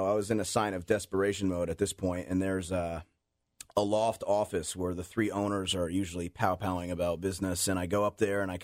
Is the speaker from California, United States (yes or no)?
no; Norwalk, Connecticut, United States; And we grew up together in Norwalk. We were practically next door neighbors.